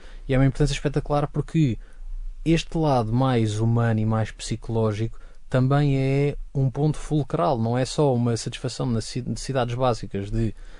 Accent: Portugal; que era a minha visão enquanto ocidental. Ou seja, não necessariamente enquanto português

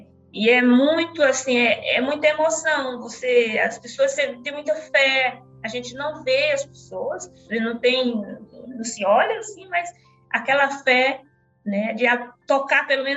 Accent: São Luís, Maranhão, Brazil; eu nasci numa ilha, em São Luís do Maranhão. Cresci na ilha, aprendi a nadar no seio da minha mãe

